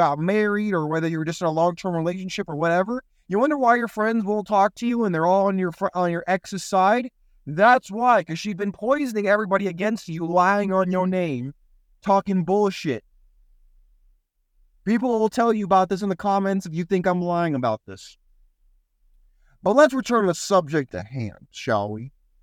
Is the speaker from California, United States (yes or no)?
yes; California, United States; But let me tell you, growing up in Silicon Valley, one of the girls I went to high school with, her mom was the CEO of Apple, okay?